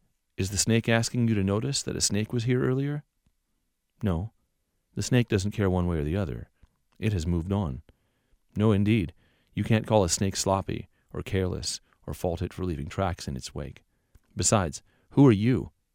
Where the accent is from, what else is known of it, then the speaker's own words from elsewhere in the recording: West Coast, United States; part is I'm from the West Coast, you know, seeing things like that, you see them in movies, right?